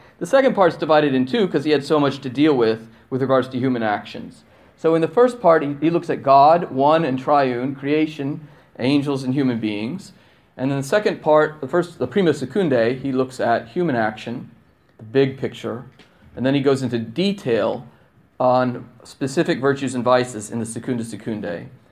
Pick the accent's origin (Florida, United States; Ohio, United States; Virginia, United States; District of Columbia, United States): District of Columbia, United States; Washington; I'm from Washington, D.C. I'm introducing myself. I'm from Washington, D.C., and I'm the director of the Thomistic Institute.